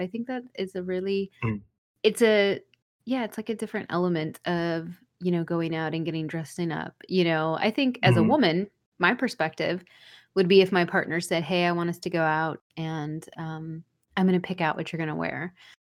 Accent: the South, United States; because I'm from the South, and not that I would ever do this because I'm a lady

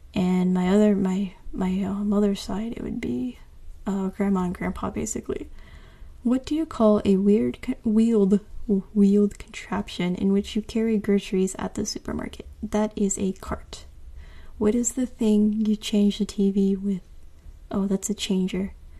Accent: Virginia, United States; I am from the East Coast, preferably Virginia, but not Nova. I'm actually from the border of North Carolina.

